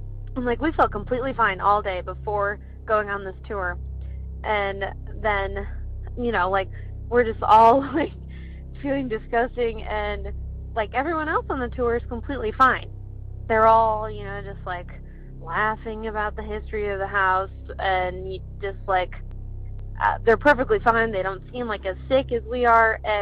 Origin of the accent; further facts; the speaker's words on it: Midwest, United States; we go, like, we're from the Midwest, and we'll go to like the East Coast